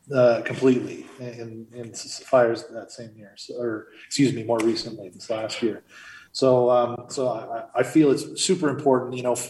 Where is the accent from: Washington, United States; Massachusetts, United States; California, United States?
California, United States; I grew up in Sonoma County, and they've been hit hard recently in 2017 and again in 2019.